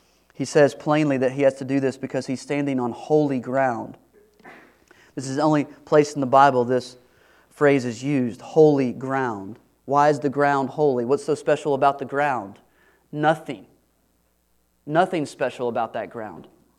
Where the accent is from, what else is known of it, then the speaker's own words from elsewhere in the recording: Texas, United States; I grew up in East Texas. You know, we just wear our shoes.